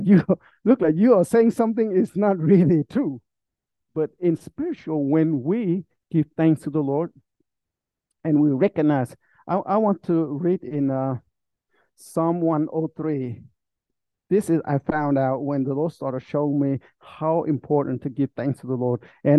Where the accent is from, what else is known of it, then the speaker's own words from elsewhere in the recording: Vietnam; English is a second language; In Vietnam, if you would have AC in your house in the hot season, that would be like miracle in my hometown, back in my town.